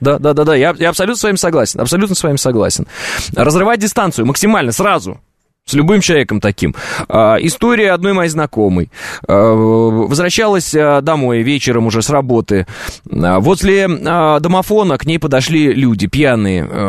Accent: Kazakhstan; born there; хотя я вот родился в Казахстане, например.

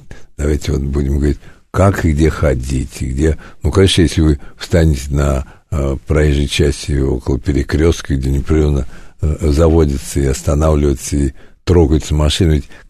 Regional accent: Russia; born there; first language Russian; я родился в России, у меня русский язык родной, великий русский язык.

